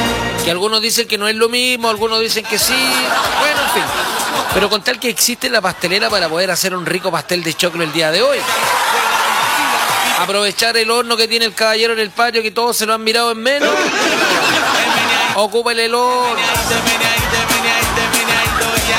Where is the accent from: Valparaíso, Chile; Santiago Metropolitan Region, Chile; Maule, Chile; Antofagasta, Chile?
Valparaíso, Chile; soy de Valpo.